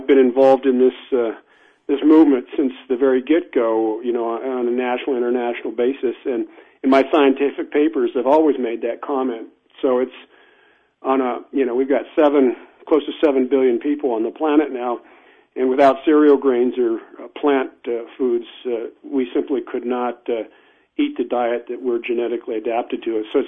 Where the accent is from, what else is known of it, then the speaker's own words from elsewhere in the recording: Nevada, United States; So I grew up in Nevada, and most of Nevada is deserts and sagebrush and pinyon juniper and shrubland.